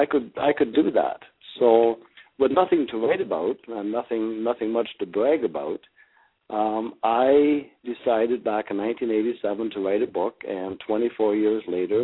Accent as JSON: {"language": "English", "country": "Canada", "said": "Well, I'm doing great, and I'm a Canadian"}